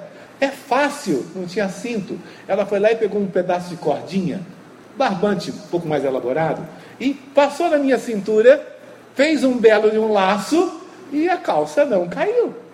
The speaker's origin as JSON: {"language": "Portuguese", "region": "Rio de Janeiro", "country": "Brazil", "said": "Porque eu sou do Rio de Janeiro, não sou carioca, mas sou do Rio."}